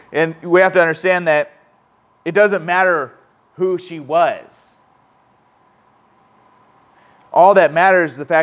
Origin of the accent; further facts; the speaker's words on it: California, United States; We're both from the United States. We're both from California.